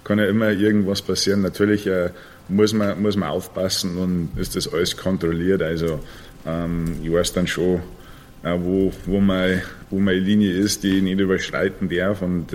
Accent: United States; Ich bin jetzt schon, ja, wie du gesagt hast, sehr lange herüben und ja, eigentlich so ein bisschen aufgewachsen in der USA.

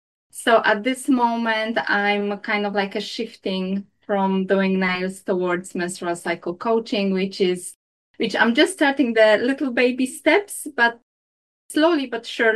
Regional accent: Poland; now in London, United Kingdom; Okay, so I'm based in London, but originally I am from Poland. But I live here now with, as you mentioned, my two twin boys. They are teenagers now, and with my husband.

